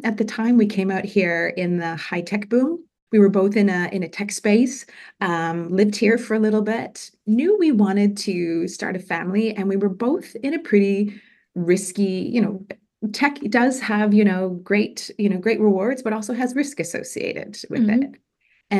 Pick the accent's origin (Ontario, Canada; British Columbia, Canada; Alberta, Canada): British Columbia, Canada; But I started, I grew up on the West Coast of Canada, and not a lot of people move from the West to the East. You know, it's a bit of it's idyllic on Vancouver Island. But I was raised on a farm.